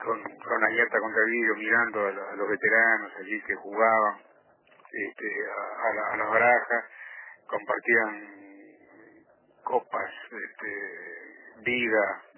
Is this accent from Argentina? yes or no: no; Montevideo, Uruguay; Montevideo, que es lo que a mí me compete porque soy montevideano